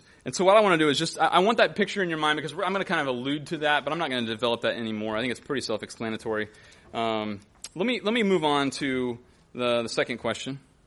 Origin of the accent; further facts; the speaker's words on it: Bible Belt, United States; And I grew up in the Bible Belt, professed to be a Christian